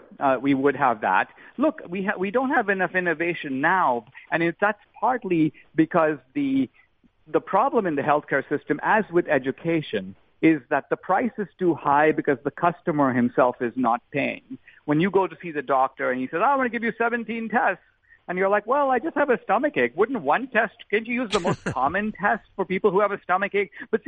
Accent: India; in India, my home country

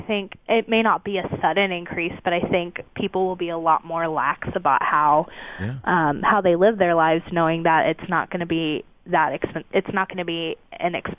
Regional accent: Midwest, United States; Bible Belt is south, but like I grew up in the Midwest, which is very similar to the Bible Belt of that.

